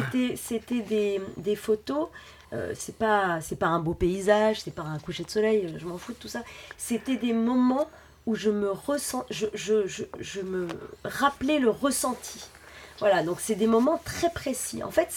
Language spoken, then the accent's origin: French; Lille, Hauts-de-France, France; now in Paris, France; je suis née à Lille, moi je vis à Paris maintenant depuis longtemps